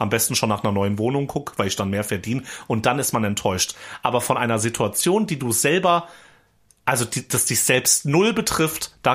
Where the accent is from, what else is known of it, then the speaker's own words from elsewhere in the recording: Hesse, Germany; ich komme ja aus Rhein-Roth und Rhein-Roth ist ja eingebettet zwischen Eichelsachsen und Eichelsdorf.